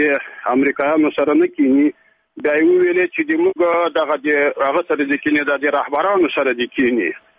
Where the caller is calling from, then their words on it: Ishkamish, Takhar, Afghanistan; د تخار دی ولایت د شکمش دی ولسوالۍ نه غږېږم.